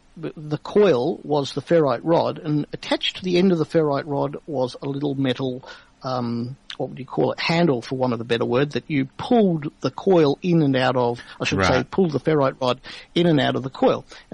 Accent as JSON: {"language": "English", "town": "Perth", "region": "Western Australia", "country": "Australia", "tie": "born or raised there", "also_born_or_lived": "Melbourne"}